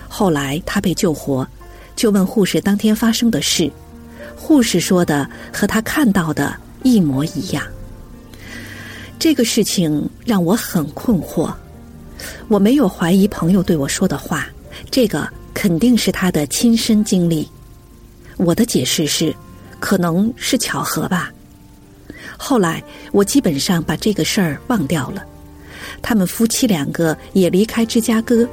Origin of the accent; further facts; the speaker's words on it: Heilongjiang, China; moved away as an adult; now in United States; 我生在黑龙江的一个小县城，我们那里教育水平比较低，我的英语基础一开始就比别的学生差